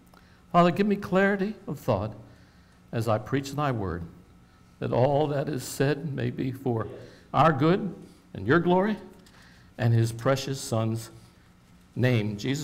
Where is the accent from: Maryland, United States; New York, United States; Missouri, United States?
Maryland, United States; I'm from Maryland.